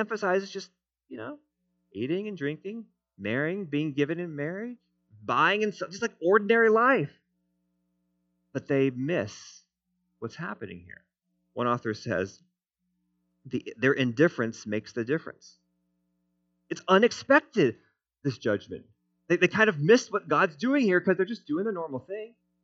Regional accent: United States; But as an American, I'm like, we like to rebel against kings and overthrow them.

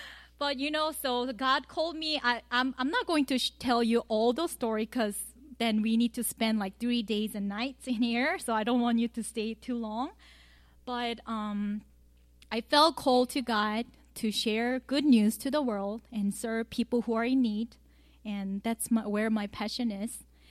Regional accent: Daegu, South Korea; now in United States; So I came from Georgia, but I originally came from South Korea, not North Korea, South Korea, and southern part of South Korea, which is Daegu. And I grew up as a pastor kid.

